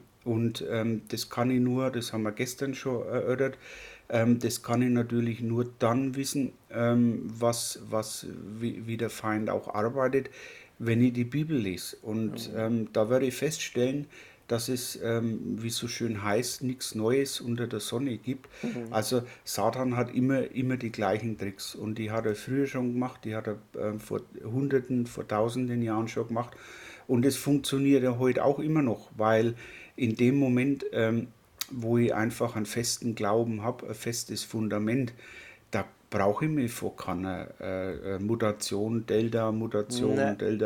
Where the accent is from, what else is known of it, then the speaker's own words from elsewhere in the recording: Southern Germany, Germany; du bist ja aus dem Norden Deutschland, ich bin aus dem Süden Deutschlands